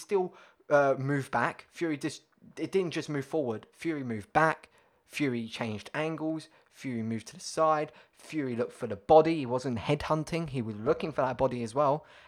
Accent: United Kingdom; And as a Brit, I'm so happy that the UK have all the heavyweight belts.

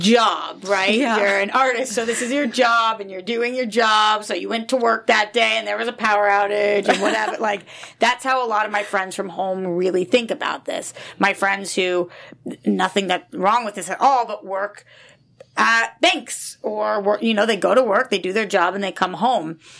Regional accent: Boston, Massachusetts, United States; we're from Boston. So high school there, college at USC.

